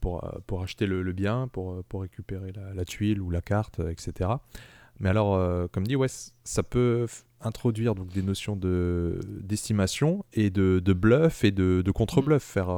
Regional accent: Grand Est, France; on est alsacien, donc ça

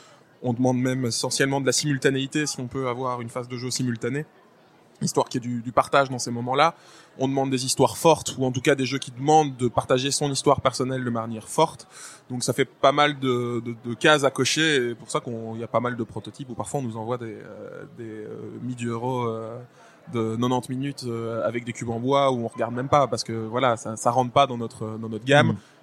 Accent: Brussels, Brussels-Capital Region, Belgium; Je viens d'où? Je viens de Bruxelles, c'est la bière, à 2 milliards de pourcents.

